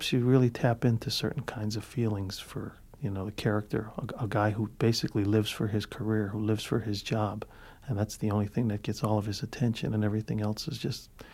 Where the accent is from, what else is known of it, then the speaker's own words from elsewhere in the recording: Cicero, Illinois, United States; I grew up in Cicero, Illinois, so there was a lot of guys with $2,000 suits walking around.